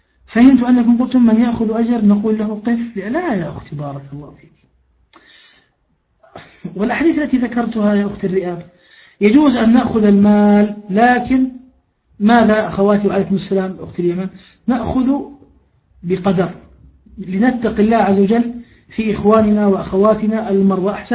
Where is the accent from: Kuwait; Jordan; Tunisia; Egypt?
Jordan; بل والله بعضهم عندنا في الأردن يعني بنى بركة للسباحة